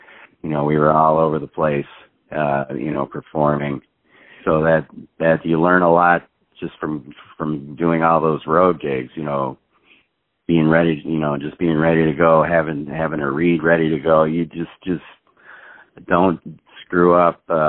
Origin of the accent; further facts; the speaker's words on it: Chicago, Illinois, United States; now in New York, United States; I think growing up in Chicago area and that it made me ready for New York as opposed to growing up somewhere else would have been much more of a culture shock